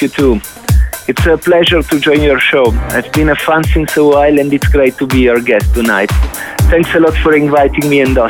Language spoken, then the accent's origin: English; Turin, Piedmont, Italy; So I started very young in my hometown, Torino, in Italy, where I was born and grew up.